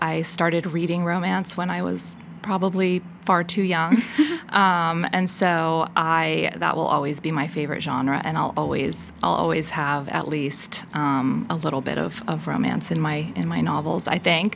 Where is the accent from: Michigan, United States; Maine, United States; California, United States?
California, United States; now in Cincinnati, United States; It's a long and winding story, but I'm actually from California.